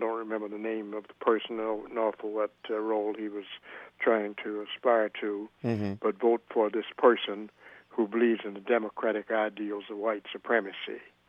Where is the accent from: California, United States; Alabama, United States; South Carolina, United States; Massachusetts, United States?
Alabama, United States; Mobile; I grew up myself in Alabama down in Mobile, and during the same period that Dr. King was growing up.